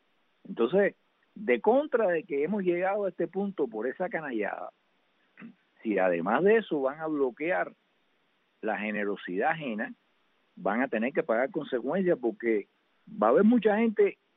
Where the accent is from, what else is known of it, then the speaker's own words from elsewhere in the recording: Cuba; más allá de que somos cubanos, más allá de que es nuestra patria, más allá de que es nuestro pueblo